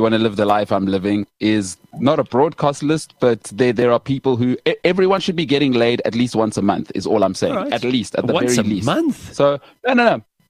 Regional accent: Johannesburg, Gauteng, South Africa; I grew up in Joburg.

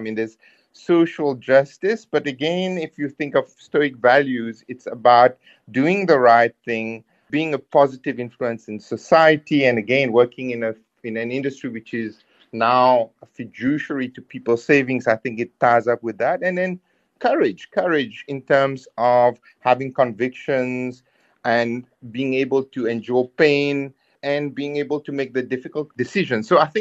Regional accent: Mauritius; moved away as an adult; also born or lived in United Kingdom; No, I grew up in Mauritius, but then after my matric, I went to the UK where I did most of my further studies, my undergrad, postgrad, and then chartered accountancy qualifications.

